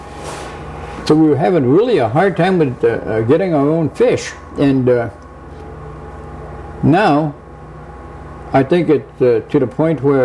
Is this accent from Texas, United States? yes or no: no; Kodiak, Alaska, United States; I'm from Kodiak